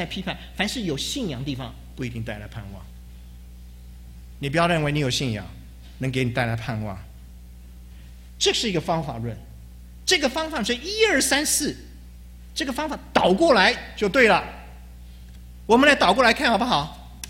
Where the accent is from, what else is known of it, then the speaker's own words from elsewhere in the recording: China; now in United States; 我们来到美国了，我们是中国人的 千万分之一的那一群人，我们又住在全世界里面最高收入的州